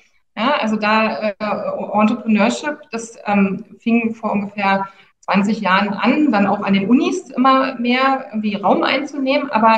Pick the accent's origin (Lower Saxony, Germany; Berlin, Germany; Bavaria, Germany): Berlin, Germany; Ich komme aus Berlin ursprünglich